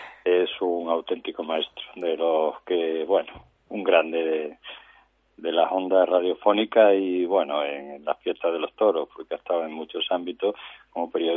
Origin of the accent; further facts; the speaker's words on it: Extremadura, Spain; Por aquí, por mi tierra, es como muy, muy complicado. En Extremadura está todo bastante, bastante, bastante uniforme